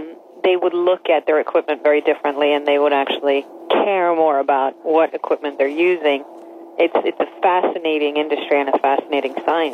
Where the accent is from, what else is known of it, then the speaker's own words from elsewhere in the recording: Sweden; I grew up in Sweden, as you said, and my father had a couple of golf stores.